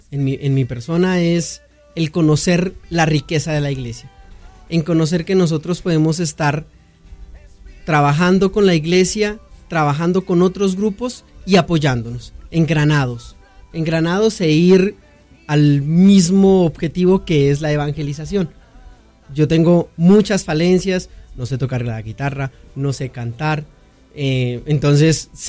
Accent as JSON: {"language": "Spanish", "town": "Samaniego", "region": "Nariño", "country": "Colombia", "said": "yo no soy bogotano, soy de Samaniego, Nariño, un pueblito cerca de Pasto"}